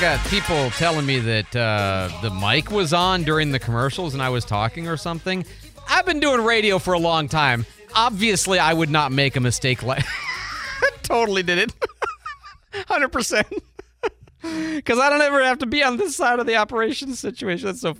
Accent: Midwest, United States; Okay, I'm from the Midwest. You know, Chicago, Detroit, St. Louis.

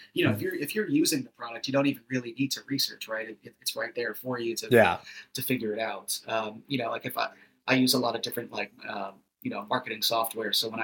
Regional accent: Connecticut, United States; because I'm from Connecticut, which is like pretty close to the city.

